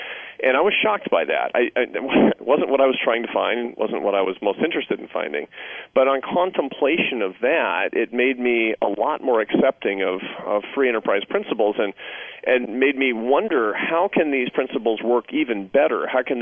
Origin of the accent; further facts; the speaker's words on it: Seattle, Washington, United States; I grew up in Seattle, Washington, sort of a conventionally politically liberal family of artists and academics.